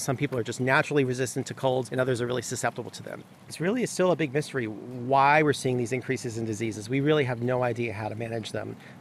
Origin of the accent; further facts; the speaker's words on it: Florida, United States; I grew up in South Florida, and in the 70s and early 80s, you could snorkel over a coral reef